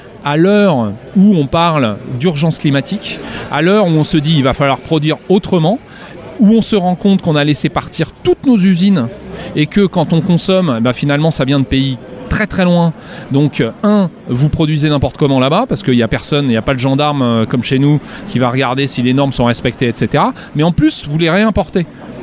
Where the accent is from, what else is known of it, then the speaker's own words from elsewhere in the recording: Auvergne-Rhône-Alpes, France; je viens d'Auvergne, j'ai mon village... Il y avait 2500 habitants au début du XXe siècle, il y en a 600.